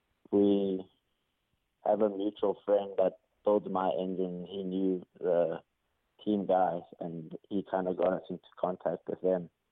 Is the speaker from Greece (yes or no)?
no; South Africa; now in United States; It's been really hard for me and my family. America is a lot different to back at home